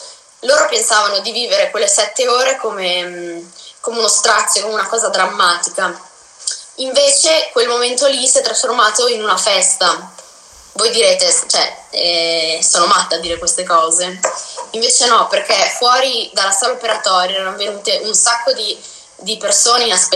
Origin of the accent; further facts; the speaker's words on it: Imola, Emilia-Romagna, Italy; sono di Imola, ho 16 anni e a dicembre del 2017 mi hanno diagnosticato un tumore osseo raro.